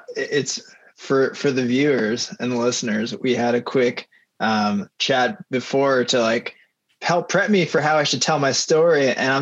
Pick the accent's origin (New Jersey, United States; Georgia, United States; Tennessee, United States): New Jersey, United States; Warren; I'm from Somerset County, a town called Warren.